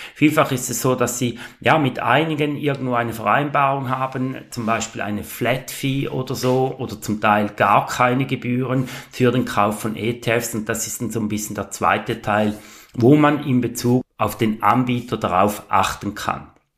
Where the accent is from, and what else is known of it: Switzerland